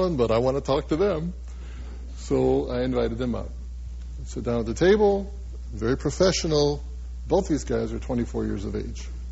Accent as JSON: {"language": "English", "region": "New England", "country": "United States", "tie": "born or raised there", "said": "I'm a preacher's kid. I grew up in New England."}